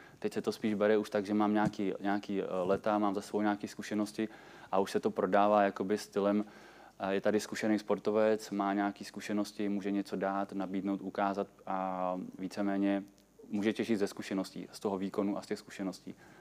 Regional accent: Vysočina Region, Czechia; tam u nás na Vysočině

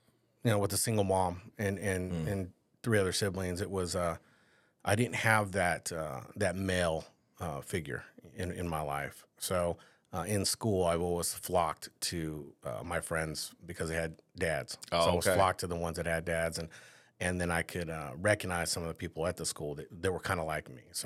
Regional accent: La Conner, Washington, United States; No, I was in a small town, a little town. It's called La Conner. It's a little tourist town. We don't even have a stoplight.

